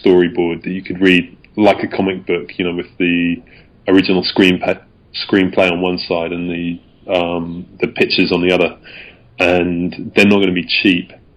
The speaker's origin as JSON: {"language": "English", "town": "Bradford", "region": "Yorkshire and the Humber", "country": "United Kingdom", "tie": "born or raised there", "said": "I grew up in Yorkshire in the 80s, you know, I was born in the 70s, but I, you know, I grew up in Bradford"}